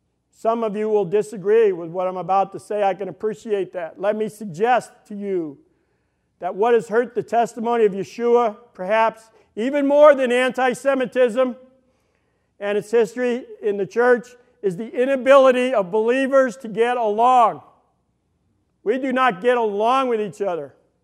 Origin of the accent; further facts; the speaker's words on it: Midwest, United States; We're from the Midwest. We can get used to that.